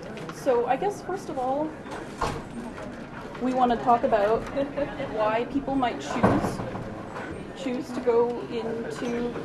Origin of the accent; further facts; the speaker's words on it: Boston, Massachusetts, United States; That's Katie. We're from Boston.